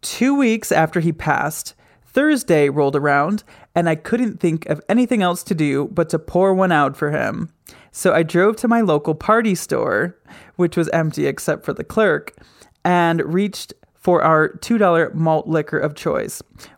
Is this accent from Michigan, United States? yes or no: yes; Grand Rapids, Michigan, United States; Jordan is from my hometown of Grand Rapids, Michigan.